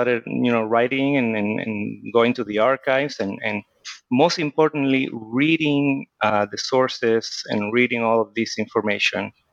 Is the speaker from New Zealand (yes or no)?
no; Puerto Rico; I grew up in Puerto Rico.